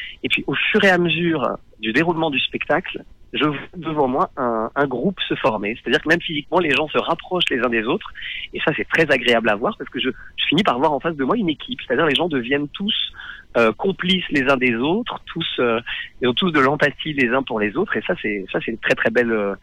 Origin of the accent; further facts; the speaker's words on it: Hauts-de-France, France; Moi j'ai passé mon enfance dans le Nord-Pas-de-Calais.